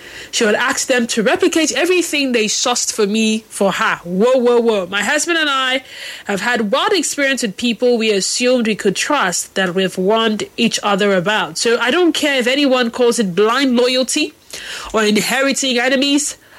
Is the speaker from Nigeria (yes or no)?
yes; Nigeria; look at my duty as a Nigerian.